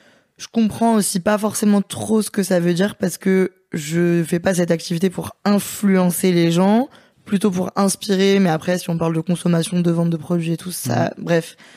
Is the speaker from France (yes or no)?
yes; Lyon, Auvergne-Rhône-Alpes, France; Moi, je suis lyonnaise